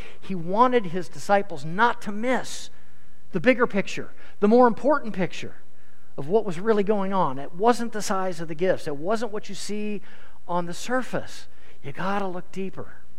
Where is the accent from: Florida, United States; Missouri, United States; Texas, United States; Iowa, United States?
Iowa, United States; Des Moines; also born or lived in Earlham, United States; I grew up in Des Moines, but I went to high school in Earlham, Iowa, which is in Madison County.